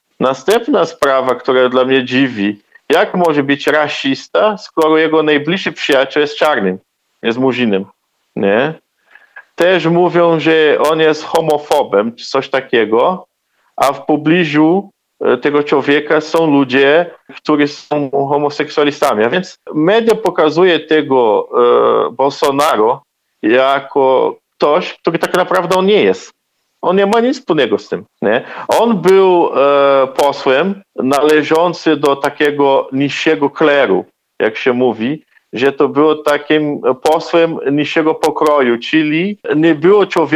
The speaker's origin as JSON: {"language": "Polish", "town": "Porto Alegre", "region": "Rio Grande do Sul", "country": "Brazil", "said": "Porto Alegre jest stolicą Rio Grande do Sul, gdzie też jest znana jako stolica gaúchos. Czyli gauchos z południa Brazylii, ludność, do której należy. A także jestem polonusem, ponieważ pochodzę z polskiej rodziny, która dawno temu emigrowała do Brazylii."}